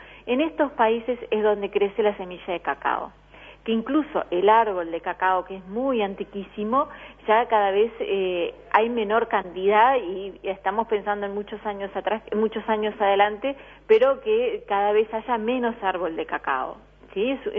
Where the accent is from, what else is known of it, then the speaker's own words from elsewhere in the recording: Entre Ríos, Argentina; yo vengo de Entre Ríos, en ese momento estaba trabajando en Concepción del Uruguay, en un banco.